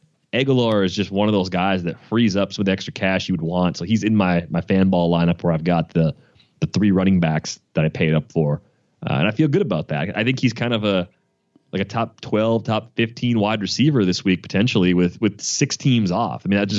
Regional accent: Milwaukee, Wisconsin, United States; And look, I'm from the Milwaukee area. People can rip Milwaukee all they want, and I'm not going to be personally offended by it.

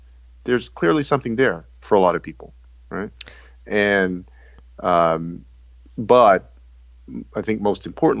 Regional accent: Texas, United States; as a Texan who has watched sort of investment be made in other states for a long time and truly has felt that we had an opportunity here in Texas

